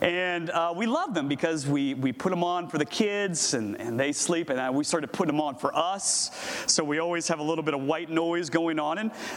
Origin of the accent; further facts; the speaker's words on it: Virginia, United States; Not only because I grew up near the ocean, because I'm from Virginia and right on the water